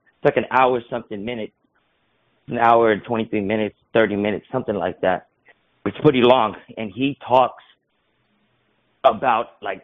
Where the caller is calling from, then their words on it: Texas, United States; Hey, Fakeologist. … from Texas.